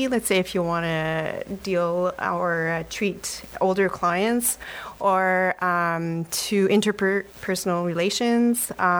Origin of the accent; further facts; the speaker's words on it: Sturgeon Falls, Ontario, Canada; I'm born and raised in Sturgeon Falls for a while now.